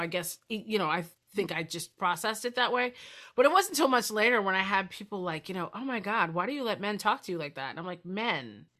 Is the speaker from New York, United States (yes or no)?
no; New Jersey, United States; I grew up in Jersey, but it wasn't like we were near a comic book shop.